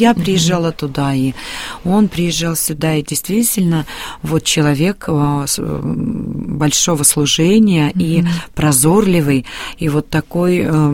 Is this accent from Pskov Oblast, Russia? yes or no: yes; Pskov, Pskov Oblast, Russia; born there; Ну, я родилась в Пскове, и Псков известен своими зодчими